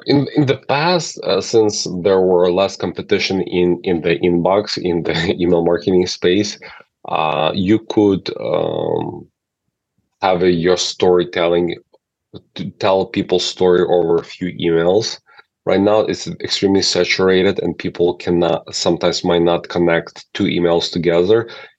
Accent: Ukraine; I'm originally from Ukraine.

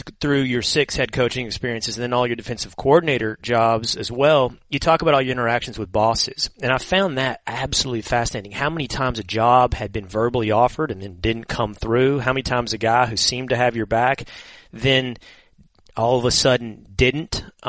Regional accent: Sherman, Texas, United States; I grew up outside of Dallas in Sherman, Texas.

